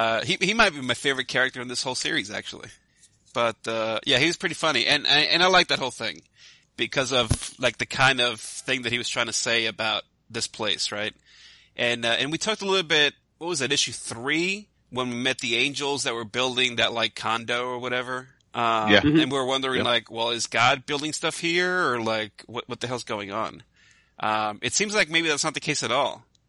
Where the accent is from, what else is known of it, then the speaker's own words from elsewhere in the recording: New York City, New York, United States; I'm from New York City, like a true red-blooded New York American. Not that Long Island stuff.